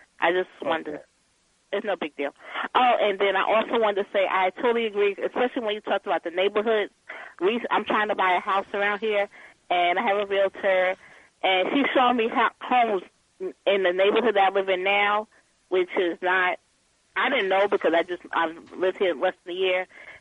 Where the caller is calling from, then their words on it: Macon, Georgia, United States; I'm calling from Macon.